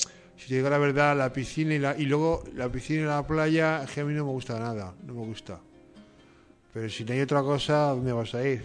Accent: Granada, Andalusia, Spain; born there; también me voy a Granada, donde yo nací

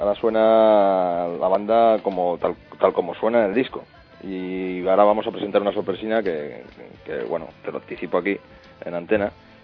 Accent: Asturias, Spain; also born or lived in Vallecas, Madrid; Yo soy medio asturiano, medio vallecano, ya sabéis.

